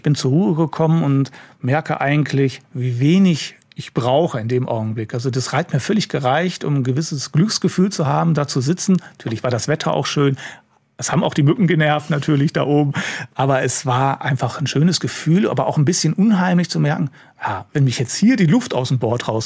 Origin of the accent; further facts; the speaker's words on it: Neuss, North Rhine-Westphalia, Germany; born there; manchmal besser aus als in Neuss, wo ich geboren bin, weil ich unheimlich lange dort auf der Insel auch gelebt und gearbeitet habe.